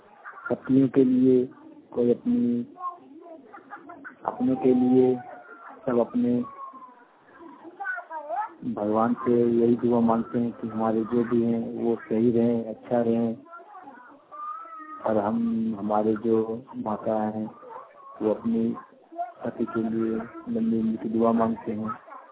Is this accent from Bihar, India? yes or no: no; Jharkhand, India; हमारे गांव में और हमारे प्रखंड में, हमारे कोडरमा जिले में